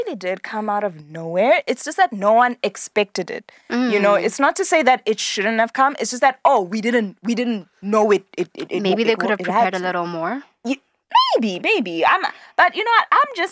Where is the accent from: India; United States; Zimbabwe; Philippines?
Zimbabwe; Even for me, growing up in Zim, we'd watch BTV.